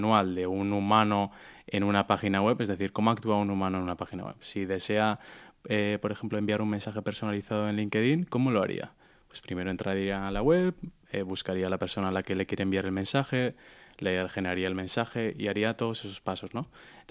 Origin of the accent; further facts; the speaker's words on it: Basque Country, Spain; nosotros somos vascos los tres y hemos venido aquí a Lanzadera para ello